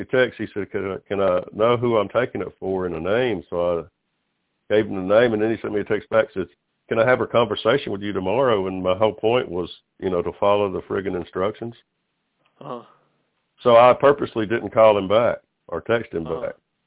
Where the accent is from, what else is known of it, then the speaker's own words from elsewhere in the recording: the South, United States; Well, I'm from the South, man.